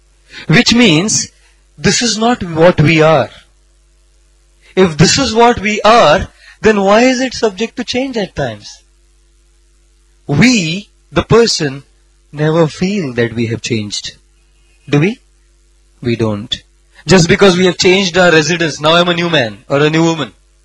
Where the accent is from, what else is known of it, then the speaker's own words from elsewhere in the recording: India; No. I am an Indian.